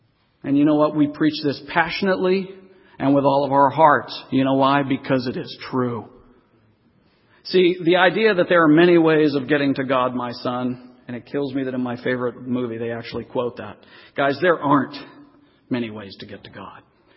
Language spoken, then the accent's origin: English; United States; I was standing in the postcard looking over the Thames as an American.